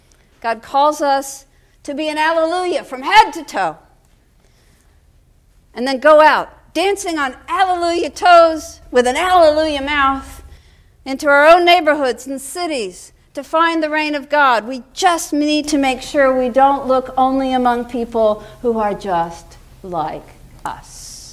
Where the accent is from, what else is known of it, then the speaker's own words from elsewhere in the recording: Florida, United States; born there; From the day I came back from Orange County Memorial Hospital outside Orlando in 1954, yes, I was born in Florida